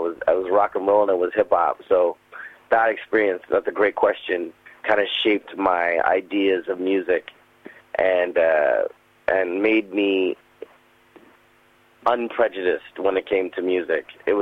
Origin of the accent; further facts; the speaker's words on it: Canada; also born or lived in Trinidad and Tobago; And it was interesting being a Canadian in Trinidad, looking like everyone else, but not speaking like them. And then coming back to Canada and then not looking like anyone else, but speaking like them, it was interesting.